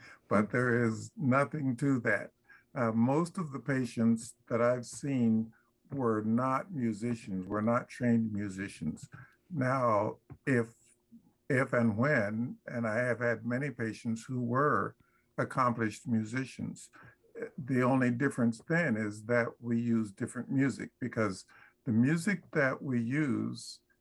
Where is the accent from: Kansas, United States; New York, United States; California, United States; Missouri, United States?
Kansas, United States; Topeka; I grew up in Topeka, Kansas, and was there during the time of Brown versus Board.